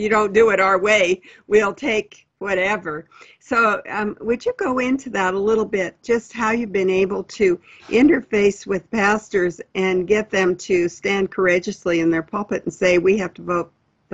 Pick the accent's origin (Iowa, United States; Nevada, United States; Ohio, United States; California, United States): Nevada, United States; Reno; The other thing that I've noticed in my, in Reno, that's where I live, in my hometown, is the number of pastors now